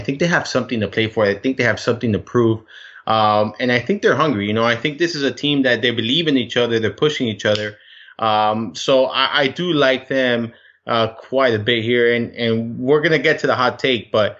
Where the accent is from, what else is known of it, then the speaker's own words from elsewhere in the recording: Miami, Florida, United States; I'm from Miami.